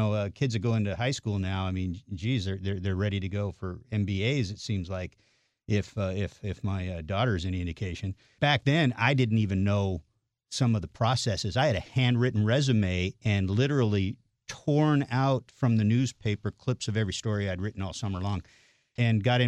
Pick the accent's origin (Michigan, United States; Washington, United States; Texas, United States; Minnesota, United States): Washington, United States; Seattle; But I'm from the Seattle area originally